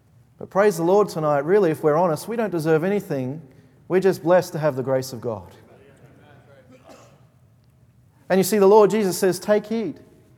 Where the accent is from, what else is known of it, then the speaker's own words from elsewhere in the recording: Australia; sorry, I'm Australian, please forgive me.